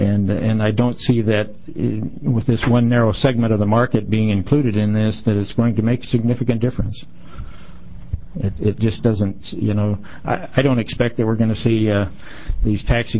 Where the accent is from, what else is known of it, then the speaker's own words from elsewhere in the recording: John Day, Oregon, United States; Mr. Chairman, Senator … I'm from John Day.